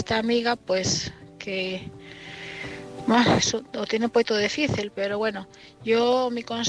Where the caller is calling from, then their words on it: Lugo, Galicia, Spain; Soy corresponsal de Lugo.